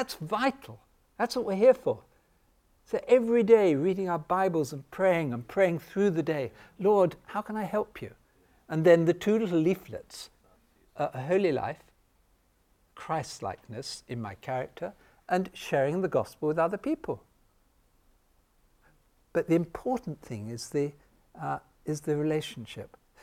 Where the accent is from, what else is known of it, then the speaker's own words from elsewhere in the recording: United Kingdom; I mean, I'm being British, I knew how to reply.